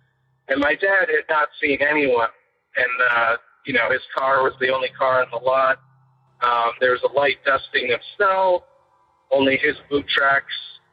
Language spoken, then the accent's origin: English; West Greenwich, Rhode Island, United States; one of the historic graveyards in my hometown of West Greenwich.